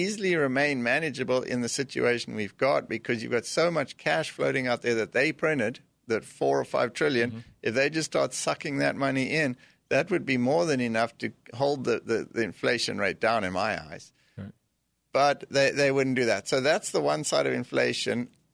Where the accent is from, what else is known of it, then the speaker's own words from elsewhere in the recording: South Africa; moved away; But then I come from South Africa and I've seen inflation almost 30% over there.